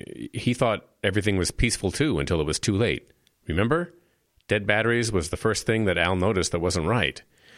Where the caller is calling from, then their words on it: Minnesota, United States; I'm calling from northern Minnesota.